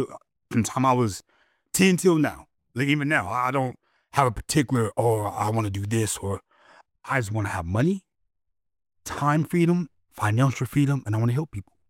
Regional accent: Denver, Colorado, United States; also born or lived in Aurora; Born and raised Denver, Park Hill.

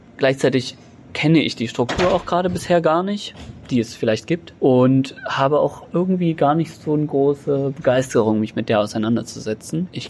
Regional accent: Saxony, Germany; Fellow aus Sachsen.

